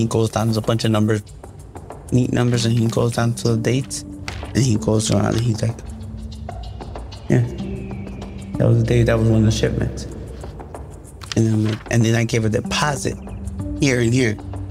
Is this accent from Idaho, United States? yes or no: no; Chicago, Illinois, United States; Like, but I'm not from here. Like, I'm from Chicago, like, I could tell.